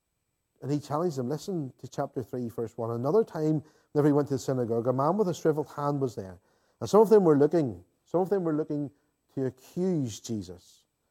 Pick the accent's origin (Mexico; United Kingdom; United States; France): United Kingdom; Northern Ireland; I know whenever I was growing up in Northern Ireland, at that stage, the culture of this province would very much have been